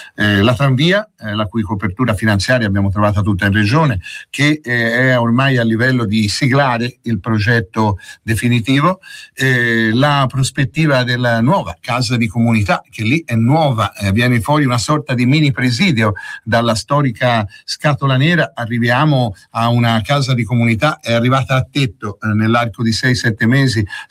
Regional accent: Tuscany, Italy; Con fatalità dico: siamo toscani.

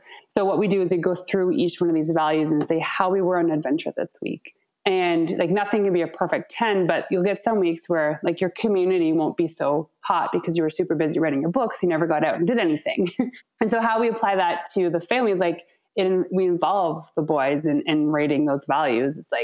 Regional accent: Ontario, Canada; And I'm from Ontario, and we're actually going to be moving back.

